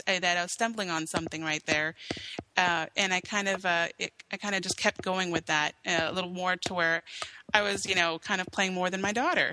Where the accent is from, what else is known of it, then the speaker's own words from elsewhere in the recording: Honolulu, Hawaii, United States; Correct. I'm from Hawaii, raised there. My dad was retired military over there. So basically from Honolulu.